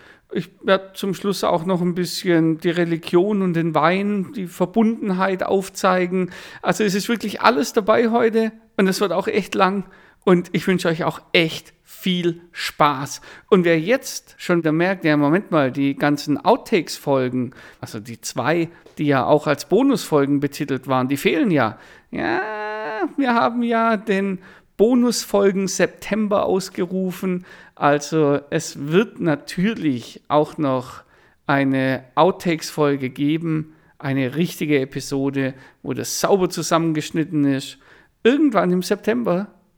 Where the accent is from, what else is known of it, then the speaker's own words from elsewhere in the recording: Baden-Württemberg, Germany; Allerdings bei uns im Schwabenland hat es Korea geheißen.